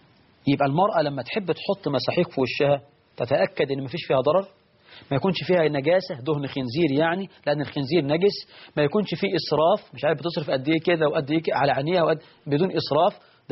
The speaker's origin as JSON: {"language": "Arabic", "country": "Egypt", "said": "طبعا النهاردة نقول الشباب عندنا في مصر: أولم ولو بعصفورة، أو ولو بكتكوت"}